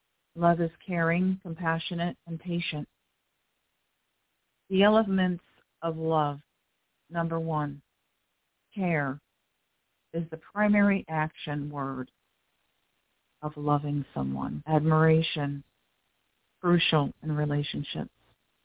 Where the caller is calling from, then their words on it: Florida, United States; I'm your host. I'm calling in from South Florida.